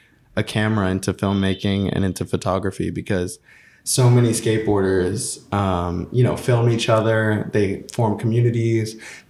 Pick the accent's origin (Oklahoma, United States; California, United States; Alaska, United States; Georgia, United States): Georgia, United States; Atlanta; now in London, United Kingdom; I mean, I grew up in Atlanta, Georgia, which is a very, when you come over here, most people don't even know where that is.